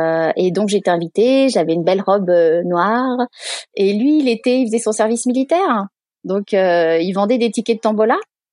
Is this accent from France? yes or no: yes; Southern France, France; now in United States; Je viens du sud de la France, on a quand même une invasion de moustiques tigrés